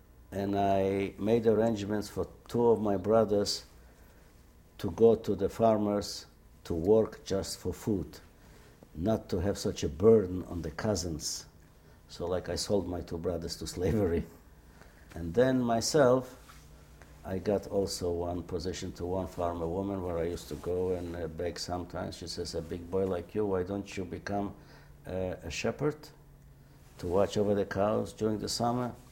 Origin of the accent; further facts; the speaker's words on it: Warsaw, Masovian Voivodeship, Poland; English is a second language; I said, I'm from Warsaw.